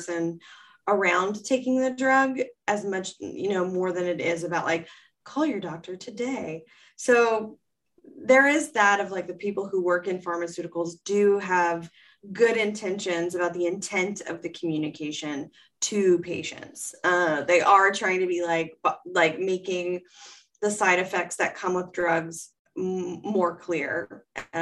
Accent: Ohio, United States; I'm from Southern Ohio, where Ohio, Kentucky, and West Virginia come together.

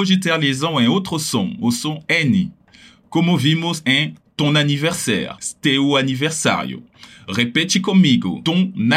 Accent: Paris, Île-de-France, France; Para dizer, eu venho de Paris, que por sinal é meu caso

